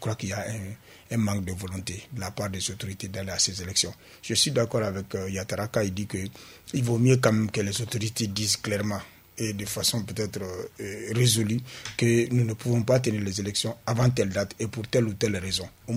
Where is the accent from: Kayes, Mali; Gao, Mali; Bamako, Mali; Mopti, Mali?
Kayes, Mali; Chez moi, à Kaye aussi, on a besoin de route.